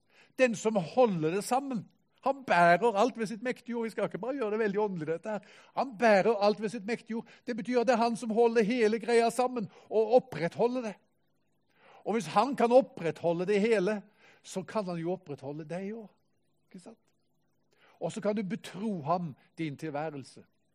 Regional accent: Haugesund, Rogaland, Norway; Jeg kom jo fra Haugesund opprinnelig, der kan du ha alle 4 årstidene på en dag.

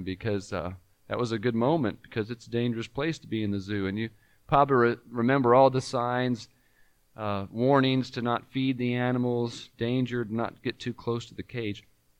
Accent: California, United States; Growing up in Southern California gave me and my sister a lot of opportunities to go to some very interesting places.

